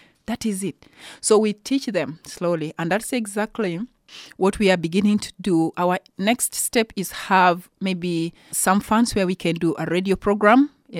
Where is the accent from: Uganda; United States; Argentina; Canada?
Uganda; I was born and raised in Uganda.